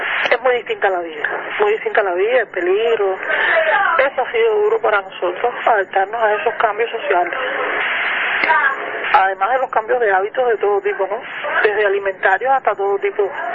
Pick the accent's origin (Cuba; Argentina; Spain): Cuba; Havana; Yo soy habanera.